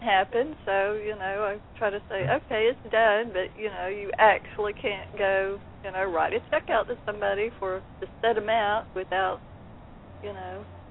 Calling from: Texas, United States

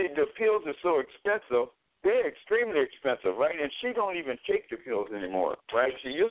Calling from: Seattle, Washington, United States; I'm calling from Seattle, Washington.

